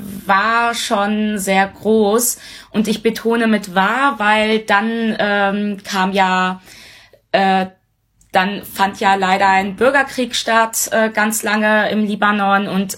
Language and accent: German; North Rhine-Westphalia, Germany; Wir sind eigentlich gebürtige Ostwestfalen.